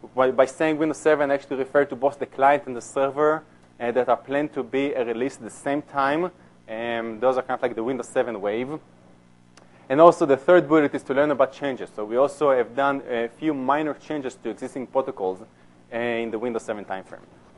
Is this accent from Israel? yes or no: yes; Israel; moved away as an adult; now in United States; Originally, I'm from Israel. I actually came to the U.S. to work at Microsoft 8 years ago.